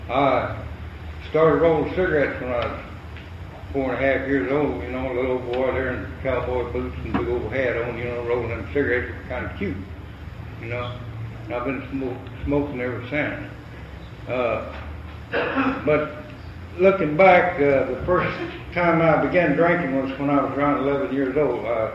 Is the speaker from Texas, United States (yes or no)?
yes; Texas, United States; born there; I was born in Texas. You can't tell that the way I talk. I was born in Texas between Moody and McGregor. A little place out there called Spring Valley Ranch, my grandfather owned.